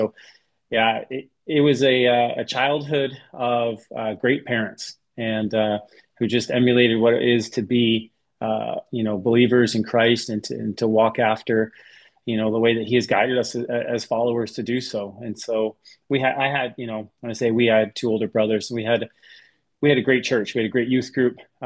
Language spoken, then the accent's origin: English; Ontario, Canada; I grew up in a family of faith. My parents came to Canada from the Netherlands.